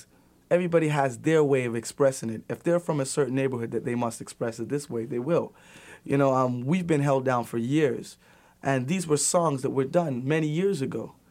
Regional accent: Jamaica; Plus, I'm from Jamaica. You know, I could talk potwap on the microphone

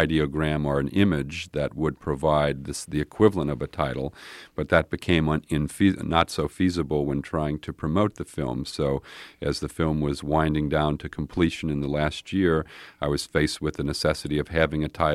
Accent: New Orleans, Louisiana, United States; I grew up in New Orleans in a very stratified racist society

